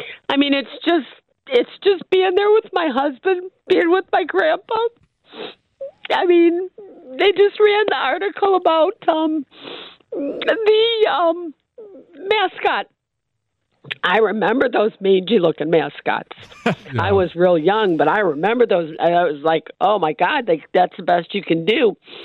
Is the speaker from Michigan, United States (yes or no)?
yes; Detroit, Michigan, United States; also born or lived in Chicago; now in Ohio; I grew up in Detroit. We moved to Chicago for 9 years. We drove back to the Lions. Mm-hmm. Got stuck, moved back to Michigan. Got stuck here in Ohio.